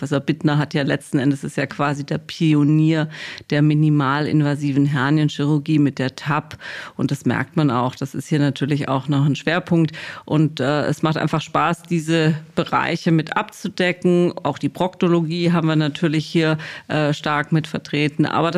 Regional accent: Reutlingen, Baden-Württemberg, Germany; born there; also born or lived in Heidelberg / Munich / Dresden; Tatsächlich bin ich ja in Reutlingen geboren. Deswegen bin ich Schwabe

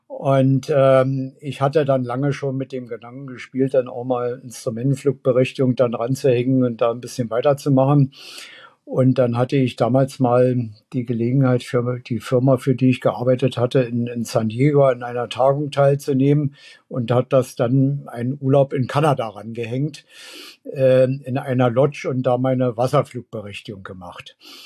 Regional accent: Berlin, Germany; Also ich bin ja in West-Berlin aufgewachsen

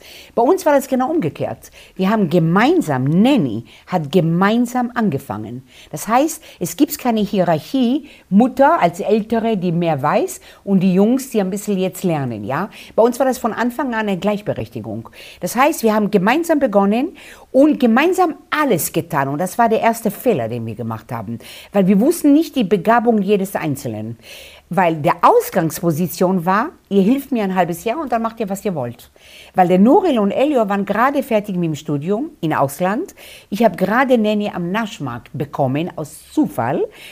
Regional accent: Israel; German is a second language

